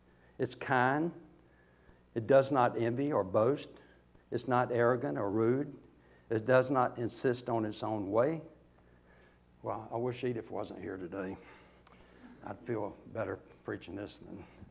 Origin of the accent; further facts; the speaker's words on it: Fuquay-Varina, North Carolina, United States; I grew up here in Fuquay